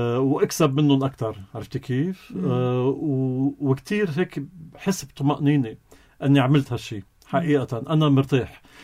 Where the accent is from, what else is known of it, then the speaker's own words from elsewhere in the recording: Lebanon; عنا بلبنان